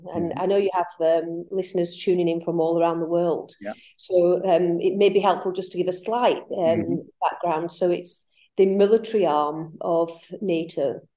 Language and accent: English; Yorkshire and the Humber, United Kingdom; I'm actually from Yorkshire, the north of England, and I was born in a small village where I felt different because my mother was German